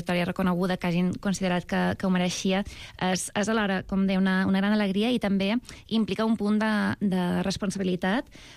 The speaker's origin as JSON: {"language": "Catalan", "town": "Sa Pobla", "region": "Balearic Islands", "country": "Spain", "said": "jo encantada que es remarqui que sóc de Sa Pobla."}